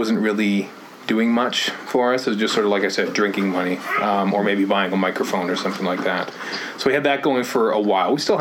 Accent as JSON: {"language": "English", "country": "Canada", "said": "you know, we're Canadian, so we're kind of humble"}